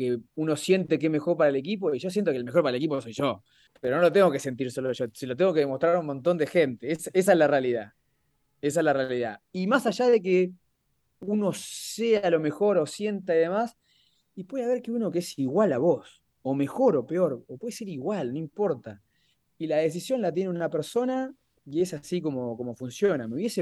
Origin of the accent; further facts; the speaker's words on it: Santa Fe, Argentina; Soy muy santafesino.